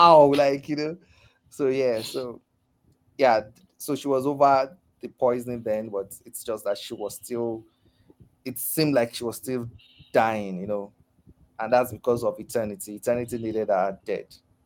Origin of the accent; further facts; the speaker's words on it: Nigeria; That was the first time I edited in it was the Princess and the Frog as a Nigerian, you know.